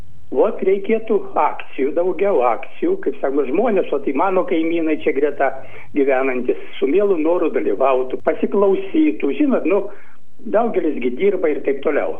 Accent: Vilnius, Vilnius County, Lithuania; Esu vilnietis advokatas

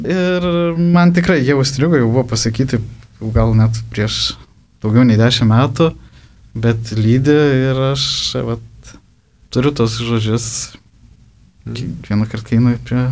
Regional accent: Vilnius, Vilnius County, Lithuania; mes vilniečiai, kurie žinot bažnyčias

